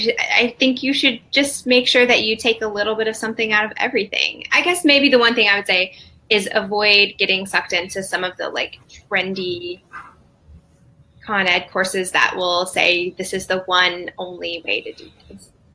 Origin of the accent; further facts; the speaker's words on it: Arkansas, United States; I'm from Arkansas, and there was only one PT school in my state.